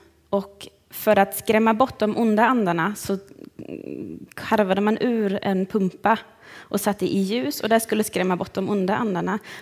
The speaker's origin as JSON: {"language": "Swedish", "country": "Germany", "tie": "born or raised there", "said": "Jag är ju uppvuxen i Tyskland och i en katolsk by i Tyskland."}